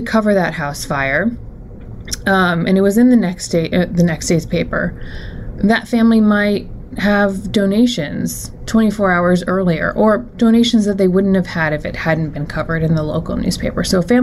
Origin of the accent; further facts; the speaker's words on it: Florida, United States; was maybe I can move back to Florida. I'm from Florida, and like not endure the winters